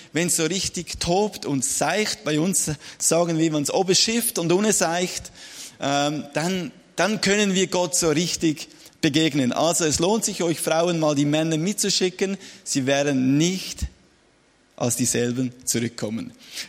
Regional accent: Zurich, Switzerland

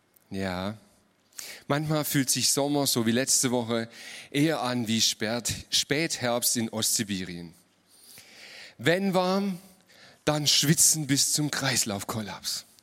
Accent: Baden-Württemberg, Germany; Nicht im Schwabenland geboren. Und jetzt bin ich in Ermstal aufgewachsen

